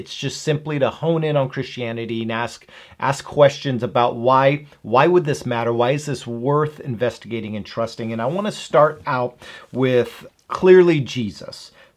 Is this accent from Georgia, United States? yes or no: no; Demopolis, Alabama, United States; born there; I was born in Demopolis, Alabama. So my hometown, Demopolis, it was a place I spent many summers.